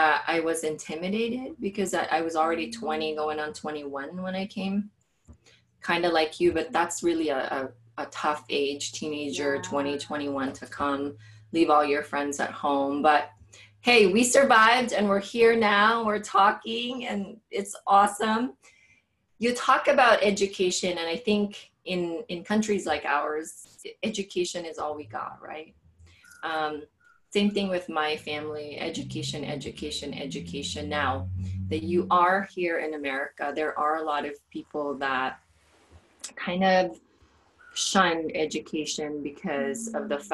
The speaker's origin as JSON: {"language": "English", "country": "Philippines", "tie": "born or raised there", "moved": "as an adult", "lives_now": "United States", "said": "I came to America. I was born and raised as well in the Philippines and came here 19 years ago. So it was 2000."}